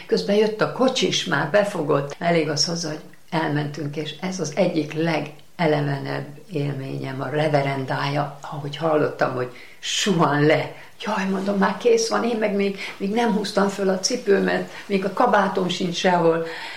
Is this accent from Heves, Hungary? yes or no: no; Debrecen, Hajdú-Bihar, Hungary; hadd említsem meg a szülővárosomat, Debrecent. Nagyon-nagyon nagy szeretettel gondolok Debrecenre.